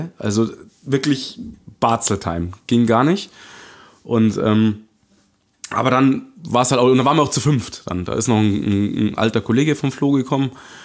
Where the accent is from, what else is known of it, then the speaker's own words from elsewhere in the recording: Munich, Bavaria, Germany; als Münchner